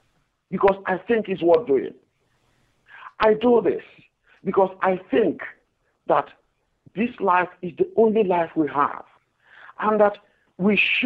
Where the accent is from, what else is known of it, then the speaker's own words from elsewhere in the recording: Nigeria; we are seeing it not just in Nigeria, that's my home country.